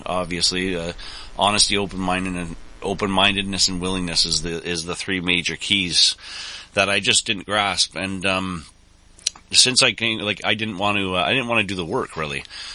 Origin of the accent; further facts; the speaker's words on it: Barrie, Ontario, Canada; I'm from the Barrie area